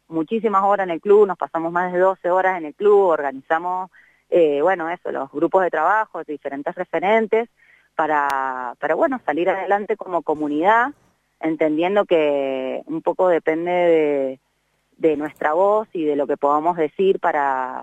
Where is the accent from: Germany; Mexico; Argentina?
Argentina; Buenos Aires; yo por ejemplo, no sé, soy de Buenos Aires